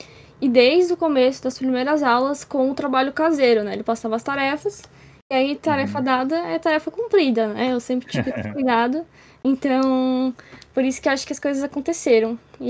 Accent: Içara, Santa Catarina, Brazil; also born or lived in Criciúma; Eu nasci em Criciúma, na verdade, mas eu morei a minha vida toda em Içara e sigo aqui ainda.

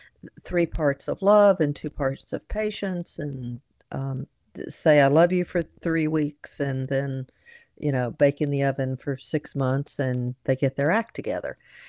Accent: Georgia, United States; I grew up in North Georgia. My family is hillbilly from way back when.

